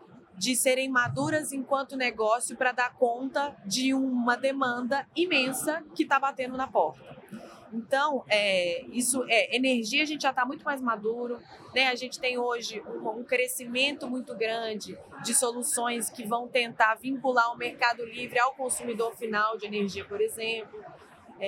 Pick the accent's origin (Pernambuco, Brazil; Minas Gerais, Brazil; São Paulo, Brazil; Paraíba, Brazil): Minas Gerais, Brazil; lá em Minas Gerais, por exemplo, minha terra natal, saudades.